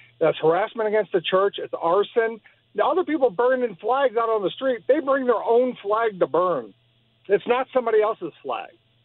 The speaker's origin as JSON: {"language": "English", "town": "Maplewood", "country": "United States", "said": "I'm from Maplewood."}